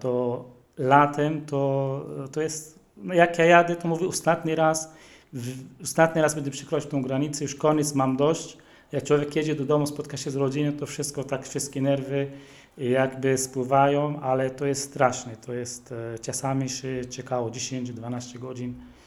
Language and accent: Polish; Sebastia, West Bank, Palestine; Ja pochodzę z takiej miejscowości, która nazywa się Sebastia. To nazwa to jest taka nazwa bardziej rzymska. To jest taka stara wioska, około 3000 mieszkańców.